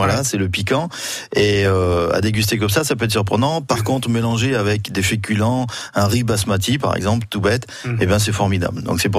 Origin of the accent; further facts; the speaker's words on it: Villefranche-sur-Saône, Auvergne-Rhône-Alpes, France; accent: Lyonnais; now in Cadenet, France; Moi, je suis des Lyonnais, enfin, je suis de Villefranche-sur-Saône, capitale du Beaujolais. Ouais. Mais ça fait 20 ans que j'habite à Cadenet.